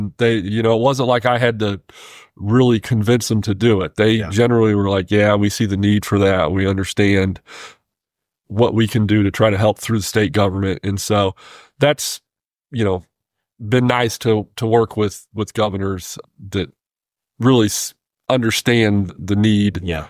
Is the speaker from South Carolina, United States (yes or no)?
no; Illinois, United States; you know, I'm not a native Missourian, born and raised in Illinois, just across the river from St. Louis.